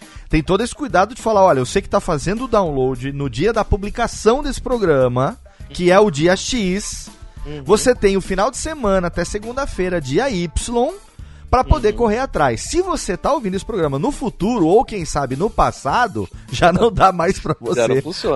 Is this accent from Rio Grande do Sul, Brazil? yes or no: no; Serra Negra, São Paulo, Brazil; Eu hoje voltei para minha terra natal, depois de 4 anos, uhum. aqui em Serra Negra, aqui no interior de São Paulo.